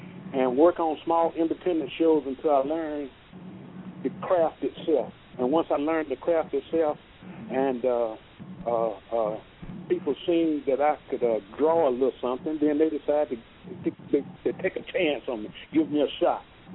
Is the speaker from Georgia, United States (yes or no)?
yes; Atlanta, Georgia, United States; Yes, I'm from Atlanta. Originally from Atlanta.